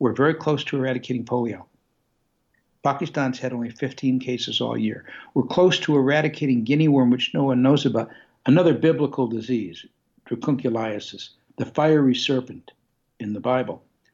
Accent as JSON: {"language": "English", "town": "Detroit", "region": "Michigan", "country": "United States", "said": "I come from Detroit."}